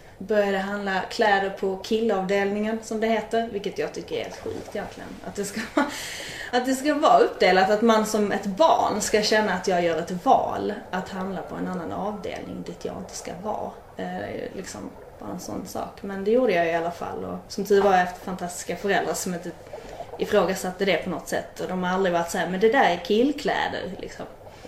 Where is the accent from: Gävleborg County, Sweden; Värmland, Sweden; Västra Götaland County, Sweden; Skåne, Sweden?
Skåne, Sweden; Västra Karaby; now in Lund, Sweden; Jag är snart 26 och jag är från Lund. Nej, egentligen från början så är jag från Västra Karaby.